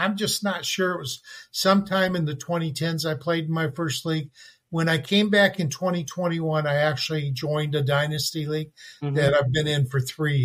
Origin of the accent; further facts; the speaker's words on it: Michigan, United States; I grew up in Michigan. I'm a huge Michigan fan.